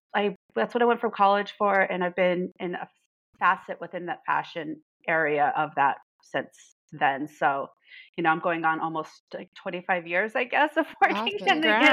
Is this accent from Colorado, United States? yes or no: yes; Denver, Colorado, United States; Yeah, I grew up all around Denver. So I lived in like Southwest Denver for like elementary school. We moved down to like Douglas County area for high school. And then when we left, I was living in Aurora.